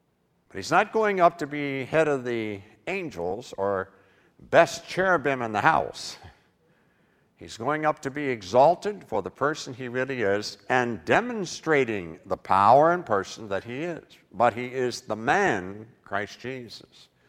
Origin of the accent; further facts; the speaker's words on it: England, United Kingdom; And yeah, I'm also an English guy, and words do matter.